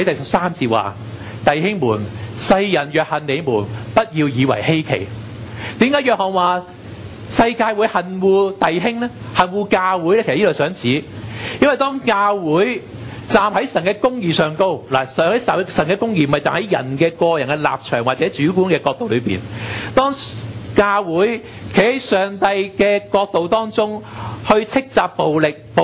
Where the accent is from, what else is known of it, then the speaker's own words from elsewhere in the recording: Hong Kong; 我們都是香港人，大家都是一家人。